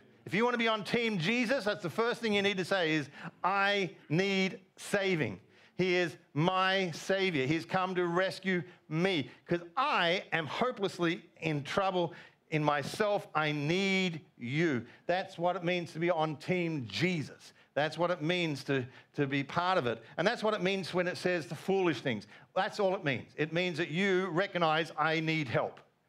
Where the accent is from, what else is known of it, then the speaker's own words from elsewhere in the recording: Australia; And you can say, oh, I'm from Australia.